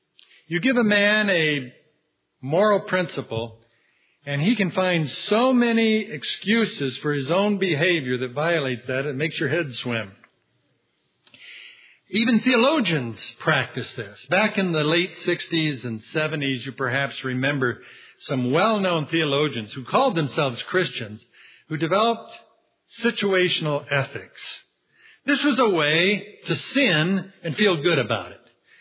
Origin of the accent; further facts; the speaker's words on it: St. Louis, Missouri, United States; When I was growing up in St. Louis in the 1950s, There was no state speed limit in Missouri.